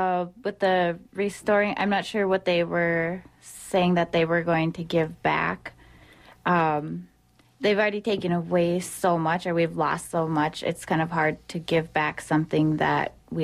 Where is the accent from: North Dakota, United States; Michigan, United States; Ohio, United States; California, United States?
North Dakota, United States; Spirit Lake; I'm from Boise Fort in Spirit Lake, North Dakota.